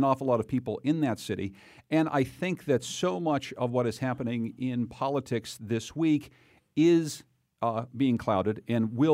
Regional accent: Pittsburgh, Pennsylvania, United States; Many of you know that I grew up in Pittsburgh, but I don't think that everyone knows that my mom grew up in that Squirrel Hill neighborhood

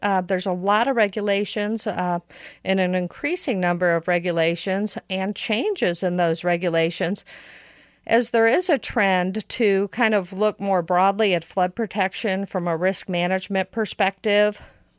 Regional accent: St. Louis, Missouri, United States; As I said, I grew up in St. Louis. I suffered flooding in my own homes on three separate occasions

